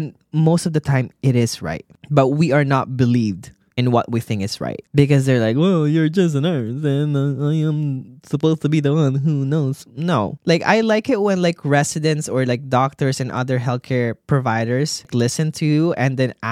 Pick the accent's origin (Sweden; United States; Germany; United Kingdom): Germany; I am from Germany